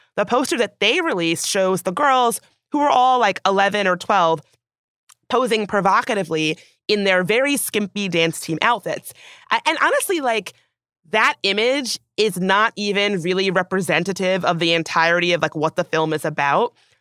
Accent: Southern US, United States; growing up in the South, sometimes those dance squads were a little bit questionable.

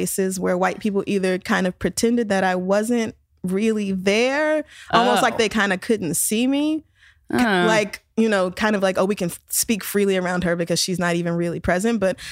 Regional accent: Oklahoma, United States; moved away as an adult; now in New York, United States; So yeah, I grew up in Oklahoma and moved here 4.5 years ago.

